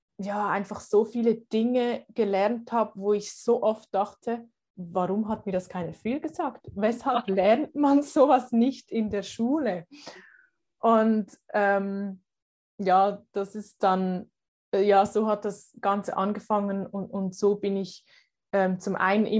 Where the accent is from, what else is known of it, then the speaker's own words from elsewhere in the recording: Switzerland; Aber sind wir mal ehrlich, gerade bei uns in der Schweiz, ja